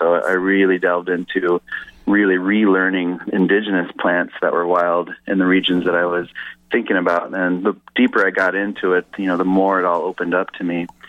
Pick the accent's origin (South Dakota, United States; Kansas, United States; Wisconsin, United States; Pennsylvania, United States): South Dakota, United States; Pine Ridge Reservation; Okay, Pine Ridge Reservation, it's in southwestern South Dakota, the third largest reservation in the United States. I grew up on my grandfather's ranch land, so we had a lot of open space out there.